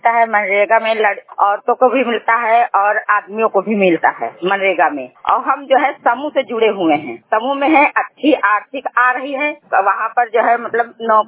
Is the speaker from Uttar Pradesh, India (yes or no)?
yes; Parsanda, Uttar Pradesh, India; मैं परसंडा की रहने वाली हूँ। मेरा जो है गांव का नाम परसंडा है, जिला उन्नाव कानपुर